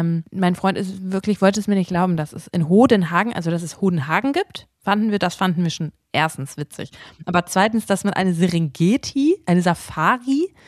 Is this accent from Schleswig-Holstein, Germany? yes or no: yes; Reisdorf, Schleswig-Holstein, Germany; im Wildpark, da wo ich herkomme, in Reisdorf, Schleswig-Holstein, ne?